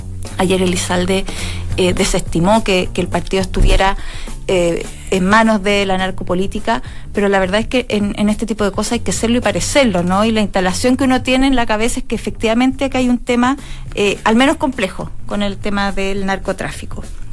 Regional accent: Providencia, Santiago Metropolitan Region, Chile; Ponte tú, yo soy de Providencia, siempre le he sacado en Providencia.

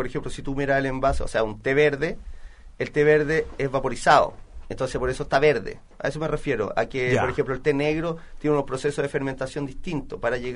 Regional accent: Chile; Sí, que a la larga es uno de los momentos del día que nos representa como chilenos.

